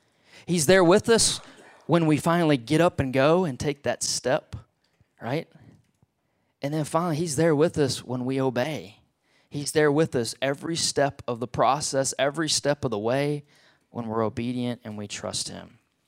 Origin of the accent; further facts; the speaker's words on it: Beaumont, Texas, United States; also born or lived in Silsbee; now in Lufkin, United States; I got some great memories of growing up in Southeast Texas. I grew up in Beaumont, just 2 hours from here. Grew up in Silsby and Beaumont most of my life.